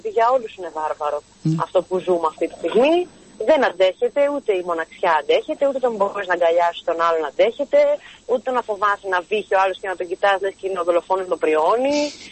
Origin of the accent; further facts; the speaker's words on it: Arta, Epirus, Greece; Υπάρχει και ένα interaction που λένε στο χωριό μου στην Άρτα.